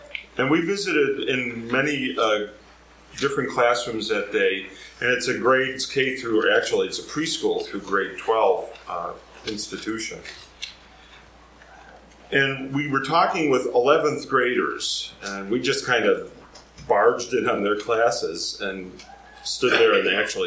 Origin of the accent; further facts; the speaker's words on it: Detroit, Michigan, United States; I'm from Detroit, where there are 340,000 people who look like you in my community that I serve as bishop.